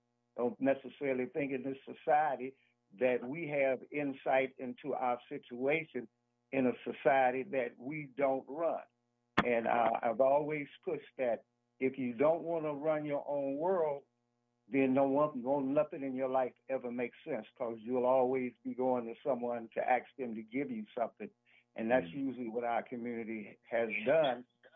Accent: Chicago, Illinois, United States; born there; now in Wisconsin, United States; Well, I was born in Chicago. I went to school in Iowa, and then I came to Wisconsin in 1968.

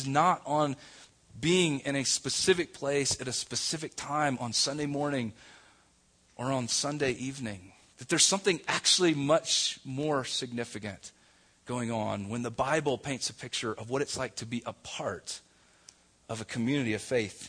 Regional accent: the South, United States; also born or lived in Denver / Atlanta; And that's, again, now, I grew up in the South, and things are just kind of that way. It's part of the culture and the DNA.

